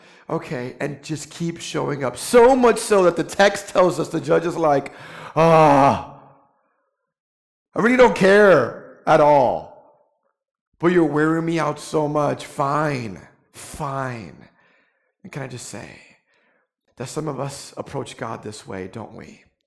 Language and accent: English; New York, United States; I'm also a New Yorker. I do everything quickly.